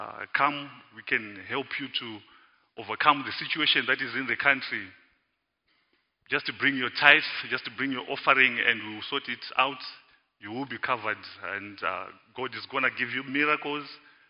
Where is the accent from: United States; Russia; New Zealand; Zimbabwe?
Zimbabwe; moved away as an adult; now in South Africa; I am originally from Zimbabwe, and it has been my country of birth. I lived in Zimbabwe for 24 years. And I'm been in South Africa for 10, so you can even guess how old I am even from there.